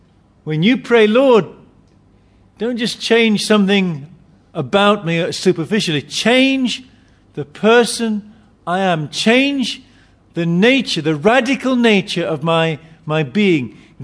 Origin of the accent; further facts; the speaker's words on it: United Kingdom; I know in Chinese culture, people are very private people, just the same as in British culture. We're very private people. I remember once sitting on a train in Britain.